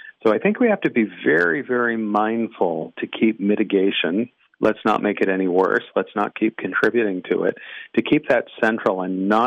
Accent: Canada; being Canadian, in the arc of my career

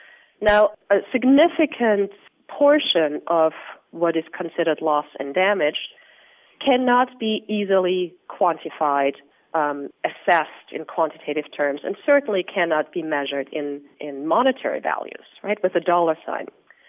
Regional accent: Austria; English is a second language; moved away as an adult; you can hear from my accent, I'm neither American nor Australian. I'm from Austria originally.

